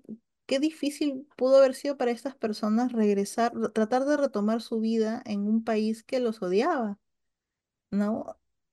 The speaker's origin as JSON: {"language": "Spanish", "country": "Argentina", "said": "Entonces, mi apariencia es más de allá, pero allí para los de allá soy extranjera. Y aquí me ven como más japonesa que argentina."}